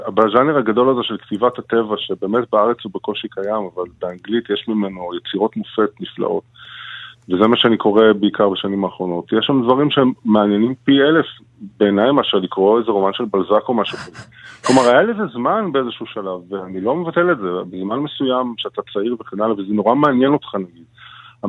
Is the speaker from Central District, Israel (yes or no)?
yes; Netanya, Central District, Israel; כמו שבנתניה, שהעיר שאני גדלתי בה, אני זוכר את השטחים הפתוחים האלה